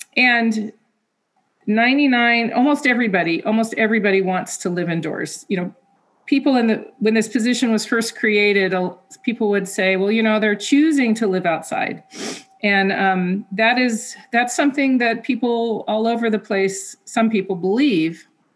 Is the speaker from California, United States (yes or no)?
yes; California, United States; I'm from Southern California, and it just was a big difference here in the mental health services.